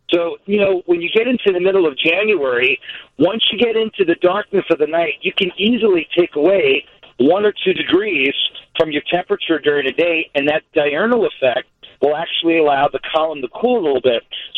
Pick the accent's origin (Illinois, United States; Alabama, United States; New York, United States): New York, United States; Queens; Yeah, you know, I grew up in Queens, and I used to always love that fresh covered snow